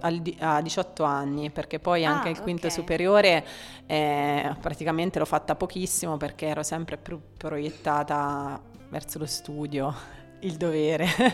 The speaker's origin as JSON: {"language": "Italian", "town": "Città di Castello", "region": "Umbria", "country": "Italy", "said": "perché io ho fatto danza per 12 anni da piccola a Città di Castello, perché io sono originaria della Val Tiberina."}